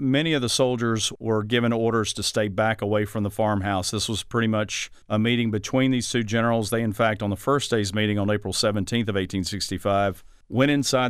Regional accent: North Carolina, United States; I grew up in Alamance County, so I've watched Durham grow over the years.

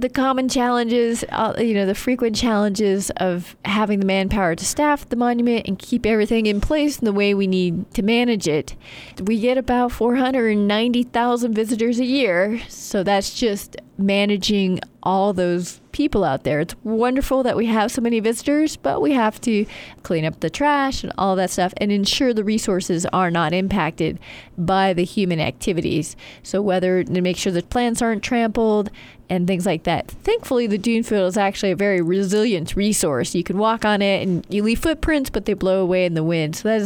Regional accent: Arizona, United States; Arizona. Bounced around the West.

